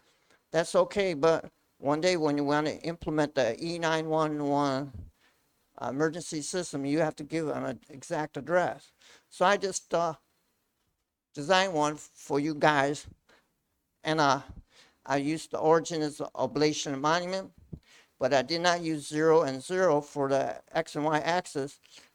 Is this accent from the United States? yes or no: yes; United States; now I grew up in the United States, and we take a paper map, unfold it, and there's those little red numbers.